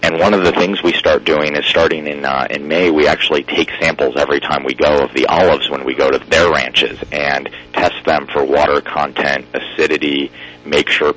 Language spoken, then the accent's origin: English; Wisconsin, United States; I'm actually from Wisconsin